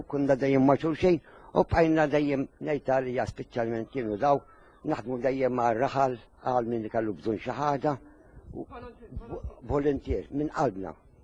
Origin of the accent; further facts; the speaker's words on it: Rabat, Western Region, Malta; U jien mir-Rabat ta' 30 sena